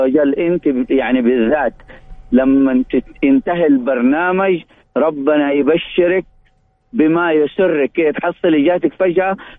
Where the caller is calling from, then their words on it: Mecca, Makkah Province, Saudi Arabia; من وأنا أكلمك والله من مكة المكرمة